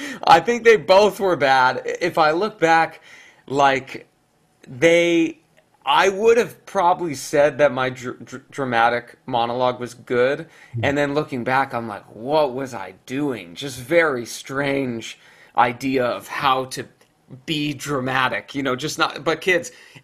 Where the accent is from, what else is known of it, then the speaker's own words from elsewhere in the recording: Tempe, Arizona, United States; I grew up in Tempe, Arizona.